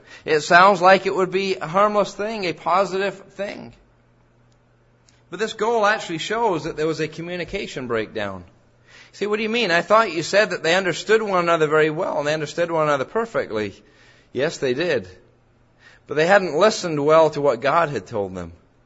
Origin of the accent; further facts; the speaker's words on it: England, United Kingdom; I grew up in England, as many of you know, and many people automatically think that everybody in England sounds like the Queen.